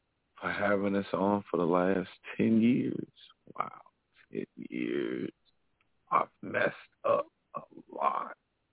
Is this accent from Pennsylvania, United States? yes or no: yes; Philadelphia, Pennsylvania, United States; I'm thankful for Philadelphia. I'm thankful for my hometown. I'm thankful for my mom, my dad.